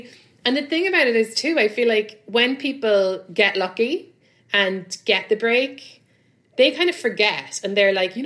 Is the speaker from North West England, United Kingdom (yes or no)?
no; London, United Kingdom; Because like, I come from London where, you know, like, you do a few shows a week and you get like £60, £100